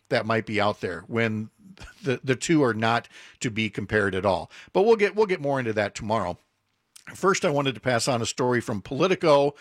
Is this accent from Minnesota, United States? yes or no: yes; St. Paul, Minnesota, United States; Look, there was a place growing up in St. Paul over in the West 7th neighborhood called DiGidio's.